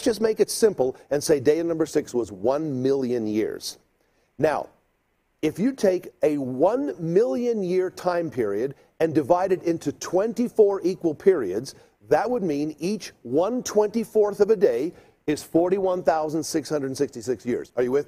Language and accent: English; South Africa; When I was growing up in South Africa